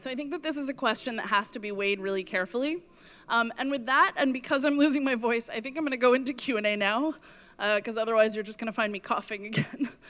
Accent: United States; So I wanna say that I'm American, quite obviously, if you hadn't guessed.

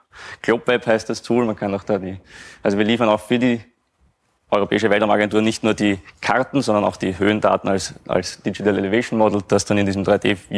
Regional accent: Vienna, Austria; man hört es vielleicht, ich komme aus Wien, also nicht ein bisschen weiter im Süden.

